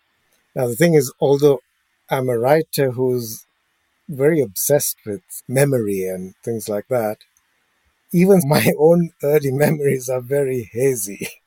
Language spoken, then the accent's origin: English; Sri Lanka; I was, as a child growing up in Sri Lanka, Ceylon, as it was called then, and we didn't have TV. TV hadn't come to Sri Lanka in those days. I'm talking about the 50s, 60s.